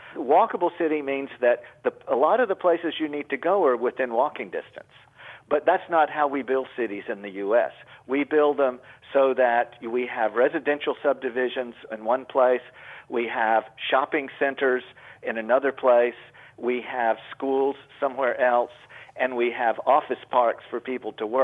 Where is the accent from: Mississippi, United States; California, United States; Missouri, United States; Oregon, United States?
Mississippi, United States; Jackson; I grew up in the South, too, in Jackson, Mississippi, which I guess is a tiny version of the epic sprawl of Atlanta.